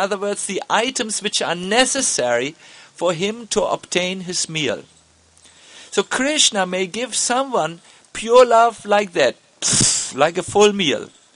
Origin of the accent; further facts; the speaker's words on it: Germany; we are from Germany. We know each other very well. Like, we grew up in the same sandbox.